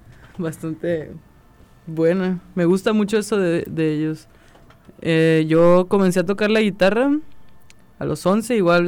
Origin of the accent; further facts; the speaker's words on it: Ciudad Guzmán, Jalisco, Mexico; con un profesor allá en Ciudad Guzmán, de donde yo soy.